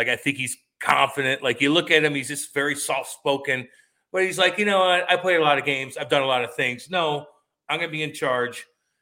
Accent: St. Louis, Missouri, United States; growing up in St. Louis, like I kind of, like everything was kind of, in the early 90s, hockey in St. Louis was, we had the rinks

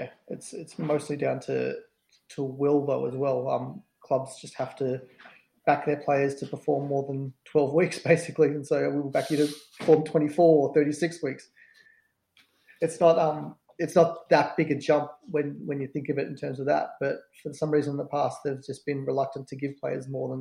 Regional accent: Melbourne, Victoria, Australia; I'm from Melbourne

